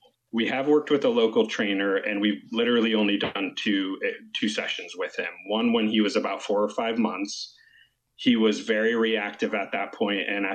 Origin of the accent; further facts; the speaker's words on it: California, United States; We're actually from California, and we trained quite a bit with that dog with our breeder and some friends that do a lot of Schutzen work.